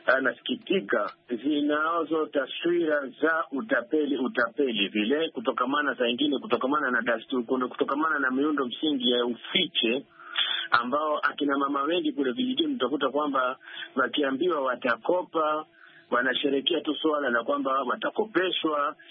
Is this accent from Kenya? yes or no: yes; Tana River County, Kenya; Kwa mfano kama sahi kule kwetu Tana River tuna harakati ya kufadhilisha taasisi moja wanaita